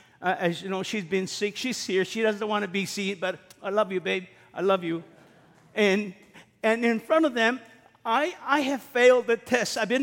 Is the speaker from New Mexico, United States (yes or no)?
no; East Los Angeles, California, United States; Think about it. We're from East Los, and we're in the Garden of Gethsemane.